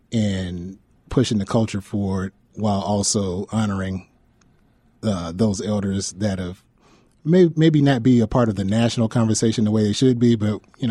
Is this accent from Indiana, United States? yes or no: yes; Gary, Indiana, United States; now in Indianapolis, United States; So I'm looking at some artists from my hometown of Gary, Indiana, as well as some of my mentors and elders here in Indianapolis.